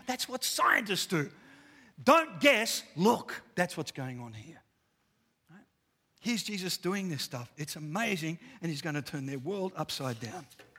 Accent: Australia; I am Australian.

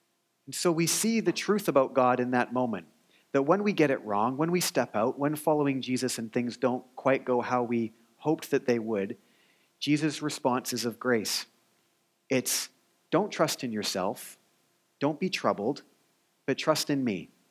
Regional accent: British Columbia, Canada; I thought I was pretty outdoorsy, being from British Columbia.

